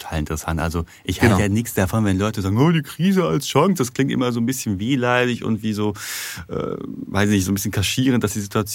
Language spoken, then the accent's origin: German; North Rhine-Westphalia, Germany; Ja, also ich komme aus dem Ruhrgebiet